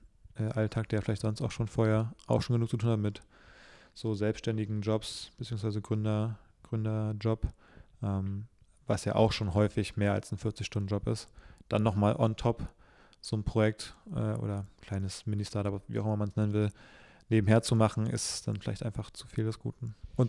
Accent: Berlin, Germany; ich bin ja gebürtiger Berliner, aber so richtig Mitte-Berliner war ich ja eben lange Zeit nicht.

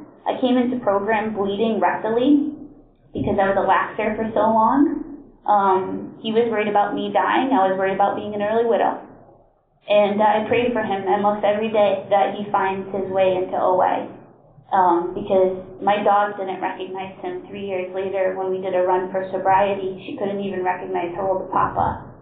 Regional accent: Connecticut, United States; Hi everybody … I'm from Connecticut.

